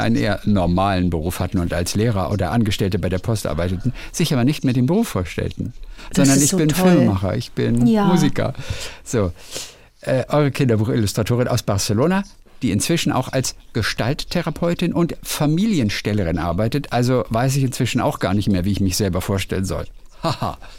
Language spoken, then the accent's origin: German; Bavaria, Germany; da komme ich genau her. Hab mich so gefreut. Erstens habe ich, obwohl das meine Heimat ist, gar nicht von der Namensgebergeschichte des Watzmanns gewusst.